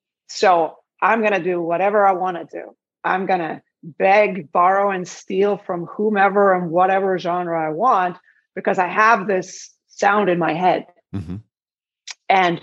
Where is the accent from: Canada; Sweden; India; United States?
Sweden; I'm a songwriter at heart and I'm from Sweden on top of that, which is all melody, right?